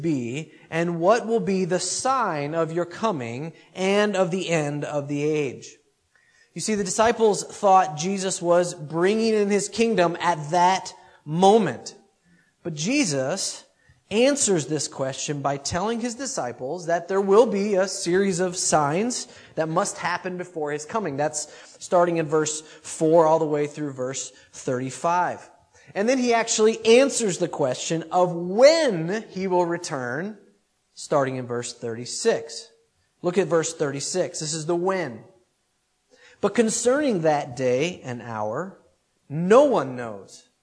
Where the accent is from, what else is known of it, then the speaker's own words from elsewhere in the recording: United States; accent: American; I'm sorry I'm not Andrew, but I don't have the accent. I have my own American accent, and I hope you can hear clearly through that.